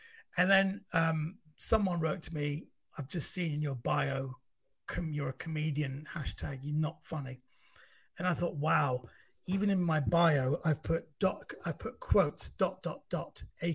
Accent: Iran; Number one, I'm not from Pakistan. I'm from Iran, which geographically is a country next door.

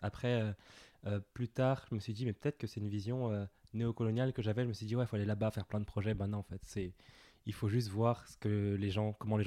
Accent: Villepinte, Île-de-France, France; j'ai grandi à Villepinte, je suis né à Villepinte. En banlieue parisienne

